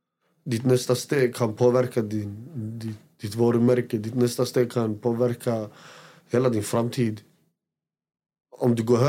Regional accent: Råby, Västmanland County, Sweden; Jag kommer från Råby. Jag kommer från en ort som heter Råby. En liten ort. Folk vet inte ens om oss som är därifrån.

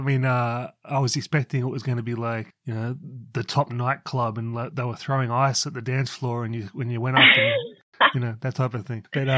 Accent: Newcastle, New South Wales, Australia; I grew up in Newcastle where me and my friends acted like football players, you know.

